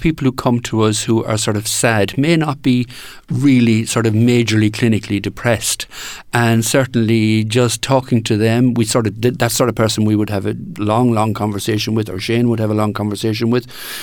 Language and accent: English; Ireland; that's not something we as Irish people are great at doing.